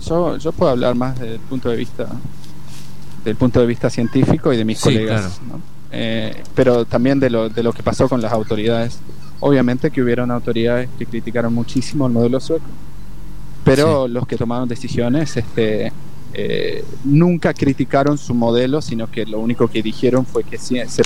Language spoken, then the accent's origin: Spanish; Chaco, Argentina; Yo soy chaqueño.